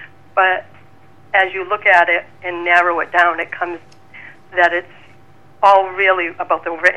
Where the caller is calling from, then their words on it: Lakeville, Massachusetts, United States; I'm calling from Lakeville, Massachusetts. So I'm in a small community right on a big, beautiful loon pond